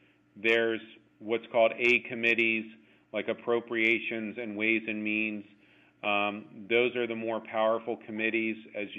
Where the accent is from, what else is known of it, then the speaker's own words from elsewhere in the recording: Florida, United States; growing up in South Florida in the 80s, it was kind of hard to avoid the Hurricanes.